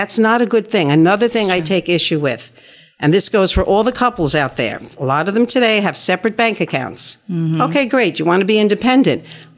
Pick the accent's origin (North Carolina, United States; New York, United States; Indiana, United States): New York, United States; New Rochelle; I come from New Rochelle.